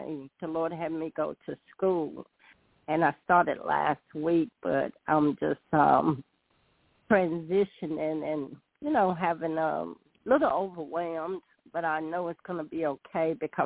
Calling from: North Carolina, United States; Hi, Felicia. … from North Carolina.

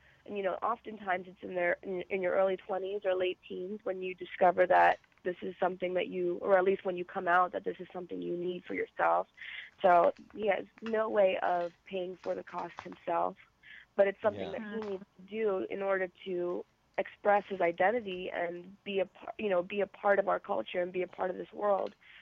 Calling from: Buffalo, New York, United States; I'm calling from Buffalo, New York.

